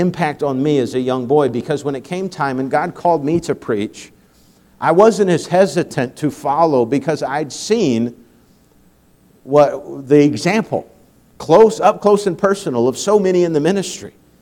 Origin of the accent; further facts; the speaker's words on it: Beijing, China; growing up in China, you'd think on that far recess of the world that we wouldn't have too many visitors, but it seems that everyone that was going through Asia wanted to stop and see missionary … in Beijing, China.